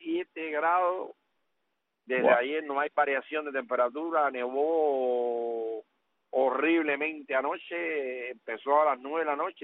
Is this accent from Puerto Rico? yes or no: no; Cuba; moved away; yo tengo a Cuba en mi corazón, yo trabajo y vivo bien, pero mi mente está en Cuba, yo nunca me he ido de Cuba. Yo me trasladé físicamente fuera de Cuba, pero mi mente y mi corazón están en Cuba.